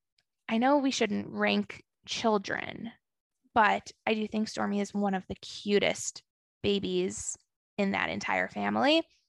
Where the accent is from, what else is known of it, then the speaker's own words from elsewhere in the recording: Chicago, Illinois, United States; I grew up in Chicago. I grew up with a very close-knit family.